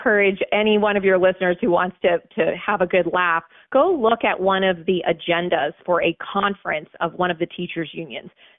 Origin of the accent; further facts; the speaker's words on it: Florida, United States; And that has actually been proven out in my home state of Florida over the last 25 years, where we've had school choice.